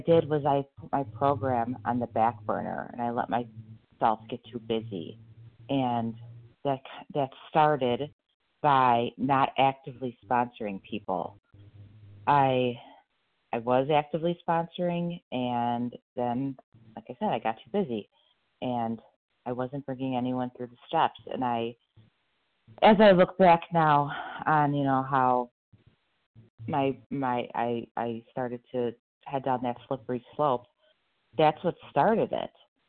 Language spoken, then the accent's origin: English; Illinois, United States; I'm from Illinois, right outside Chicago.